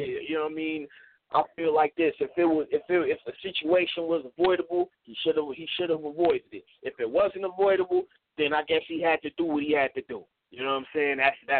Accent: Chicago, Illinois, United States; Niggas know I'm from the South Side. Niggas know I'm, you know what I'm saying? I was out in the Heights.

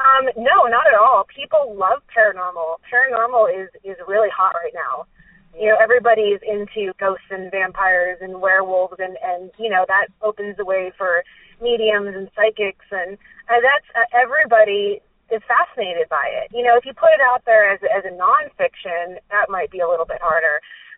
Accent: California, United States; I was really lucky growing up in California, and then I went to college in New York

